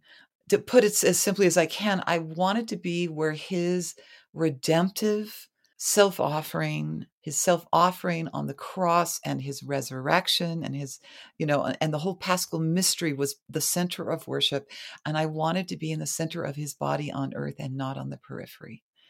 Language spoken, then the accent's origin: English; Deep South, United States; also born or lived in Seattle, United States; That's what we would call it in the Deep South where I grew up in the United States.